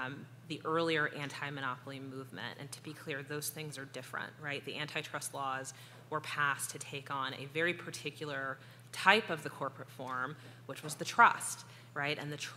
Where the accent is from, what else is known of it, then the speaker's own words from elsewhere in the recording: North Carolina, United States; And I should say, I grew up in North Carolina, and so it is right in our Constitution, we're very proud of this